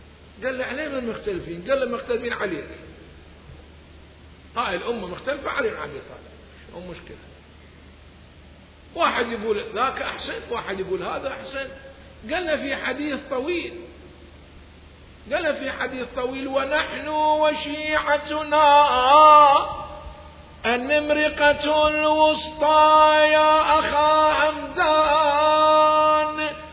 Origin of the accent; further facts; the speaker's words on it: Najaf, Najaf Governorate, Iraq; احنا عندنا سيد عندنا في النجف